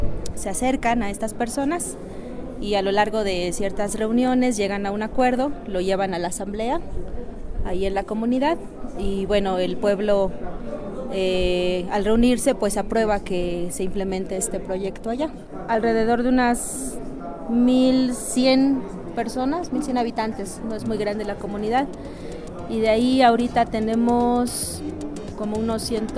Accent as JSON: {"language": "Spanish", "region": "Oaxaca", "country": "Mexico", "said": "vengo del estado de Oaxaca, allá en México. Mi comunidad se llama Santa María Lotepec, está ubicada en la Sierra Mije."}